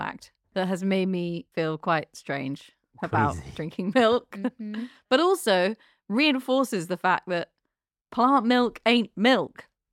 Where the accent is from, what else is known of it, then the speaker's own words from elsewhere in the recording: South West England, United Kingdom; I'm from Somerset.